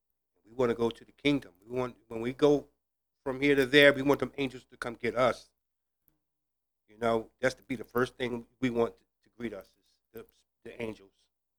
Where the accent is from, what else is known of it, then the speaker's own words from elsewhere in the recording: Willingboro, New Jersey, United States; I'm from Jersey, a little town called Willingboro.